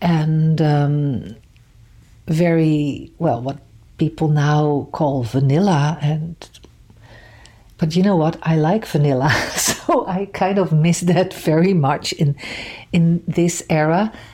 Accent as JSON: {"language": "English", "town": "Rotterdam", "region": "South Holland", "country": "Netherlands", "tie": "born or raised there", "moved": "yes", "lives_now": "Montreal, California, United States", "said": "I immigrated to Montreal from the Netherlands in 2005. And before that, I lived in Rotterdam, which is a kind of a scarred city."}